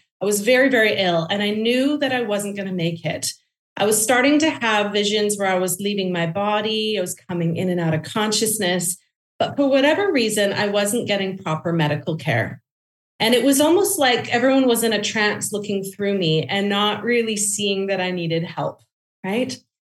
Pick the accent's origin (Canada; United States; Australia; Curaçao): Canada; And he's British and I'm Canadian.